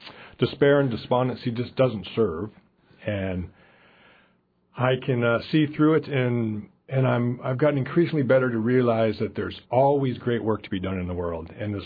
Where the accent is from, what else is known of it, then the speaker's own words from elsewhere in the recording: Juneau, Alaska, United States; And I grew up here in Juneau